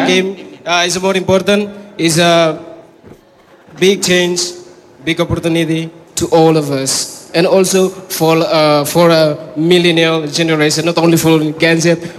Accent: Timor-Leste; English is a second language; I'm from Timor-Leste.

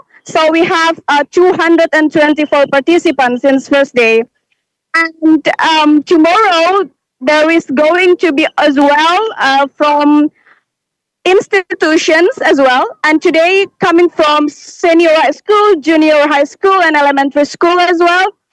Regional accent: Baubau, Southeast Sulawesi, Indonesia; from Tauti, Sulawesi, Province Baubau City.

